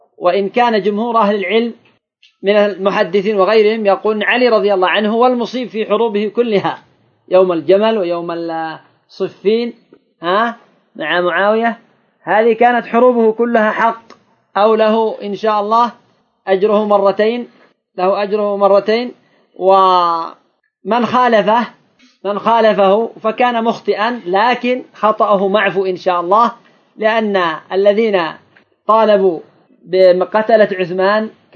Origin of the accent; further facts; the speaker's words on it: Yemen; هناك كان عندنا في اليمن